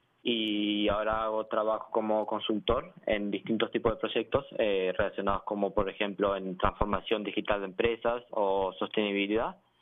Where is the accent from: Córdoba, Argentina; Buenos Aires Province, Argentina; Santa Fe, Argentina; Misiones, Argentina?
Buenos Aires Province, Argentina; Mar del Plata; moved away as an adult; also born or lived in Spain / Italy; Yo nací en Argentina, nací en Mar del Plata, ahí es donde está mi familia y donde siempre estará mi hogar. Y luego con 18 años me fui a estudiar a España. Estuve también estudiando un año en Italia, entonces, bueno, tengo un poco de mezcla de todos lados y por eso tengo un acento así un poco raro también.